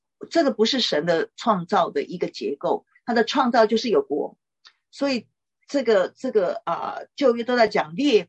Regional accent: China; 我们中国人的这个观念怎么样？什么家，然后什么国，然后平天下

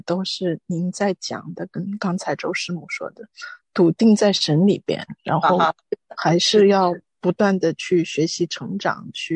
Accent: China; 刚才您讲到的很多的东西确确实实我觉得我们中国人挺好的

